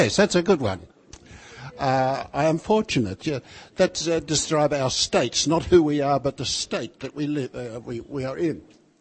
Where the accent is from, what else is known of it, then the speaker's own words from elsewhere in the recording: Australia; I am an Australian. I'm a pastor. I'm a member of Bethlehem Lutheran Congregation, Adelaide.